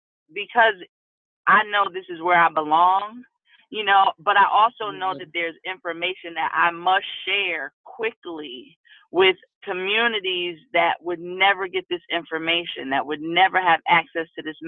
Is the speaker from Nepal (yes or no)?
no; Connecticut, United States; I'm a nurse from Connecticut, and I want to work in the cannabis industry.